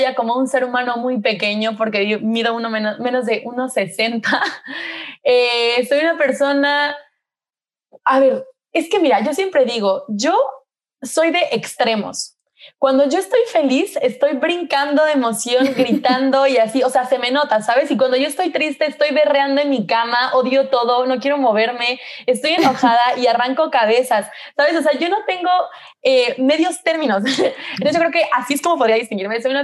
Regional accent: Mexico City, Mexico; moved away as an adult; also born or lived in California, United States; yo nací en California, Estados Unidos. Estuve allí hasta los 3 años más o menos. Después me fui a Ciudad de México, es donde he vivido la mayor parte de mi vida. Y después de eso, hace un poquito más de un año, en julio, me vine a vivir a Madrid, en donde vivo actualmente.

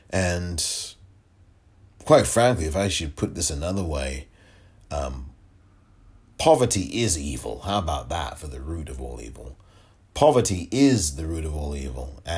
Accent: London, United Kingdom; and I'm a Londoner, look, just because I'm not living in London, that doesn't mean I'm not a Londoner.

